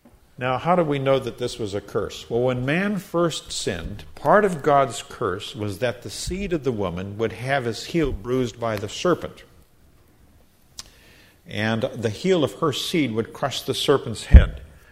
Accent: Nigeria; I grew up in Nigeria, West Africa. We have a lot of poisonous snakes

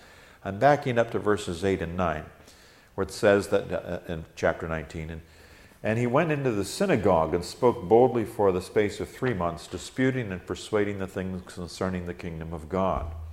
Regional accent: Chico, California, United States; I know when I go back to my hometown in Chico, California, and I go to the church where I grew up

